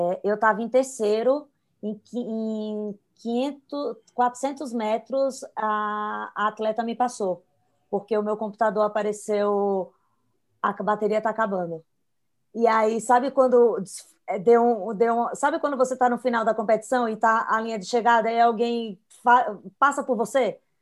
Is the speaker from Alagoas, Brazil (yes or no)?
yes; Maceió, Alagoas, Brazil; Eu sou de Maceió, então a gente aguenta bem o calor, né?